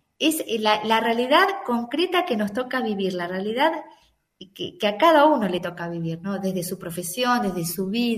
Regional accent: Mercedes, Buenos Aires Province, Argentina; nosotros vivimos muchísimo tiempo en Mercedes. Yo hice toda mi infancia en Mercedes, provincia de Buenos Aires.

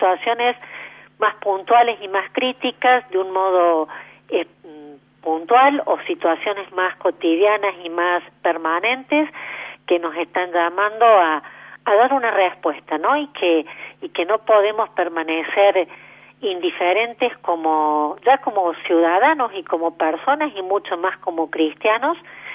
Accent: Argentina; nosotros como argentinos tenemos la característica de ser naturalmente solidarios

